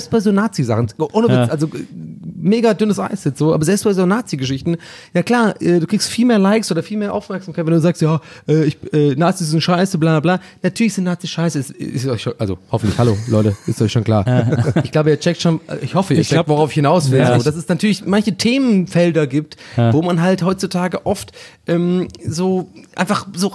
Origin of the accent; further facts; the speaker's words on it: Ireland; als Ire, gebürtige Ire, der da aufgewachsen ist